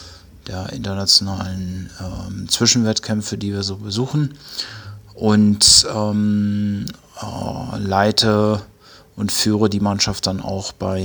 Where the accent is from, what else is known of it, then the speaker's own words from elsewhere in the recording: Schleswig, Schleswig-Holstein, Germany; Das war in Schleswig und da bin ich groß geworden im TSV Schleswig, im Turn- und Schwimmverein.